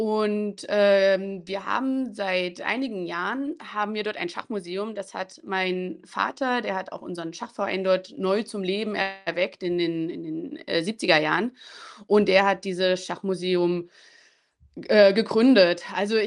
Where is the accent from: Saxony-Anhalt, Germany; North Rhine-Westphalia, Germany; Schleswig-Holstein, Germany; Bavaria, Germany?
Saxony-Anhalt, Germany; Zörbig; Löberitz liegt bei Bitterfeld, Halle und ich komme tatsächlich aus der Gegend. Also ich komme aus Zürbich und Löberitz ist so klein, das ist auch nur ein Ortsteil von Zürbich.